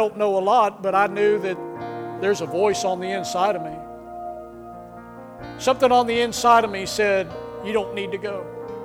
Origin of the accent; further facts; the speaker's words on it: Austin, Texas, United States; when I was growing up in Austin, Texas, called Glad Tidings